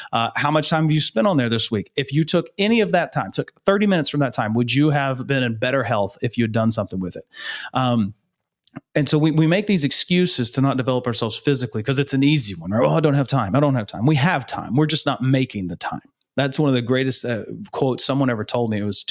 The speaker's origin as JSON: {"language": "English", "region": "the South", "country": "United States", "tie": "born or raised there", "said": "I grew up in the South."}